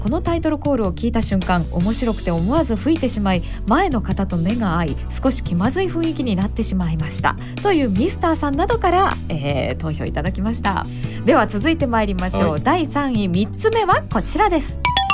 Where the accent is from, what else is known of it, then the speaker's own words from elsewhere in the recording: Fukuoka, Japan; 私福岡出身ですので、うん、九州地方の方言で